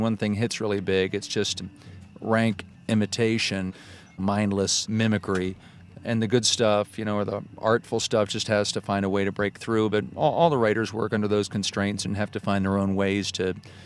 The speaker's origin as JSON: {"language": "English", "region": "North Carolina", "country": "United States", "tie": "born or raised there", "moved": "yes", "said": "I grew up in the South and came to the North later, and only now, you know, I'm 42 now, and you know, at the time I couldn't wait to get out of there and out of North Carolina, out of the farm life"}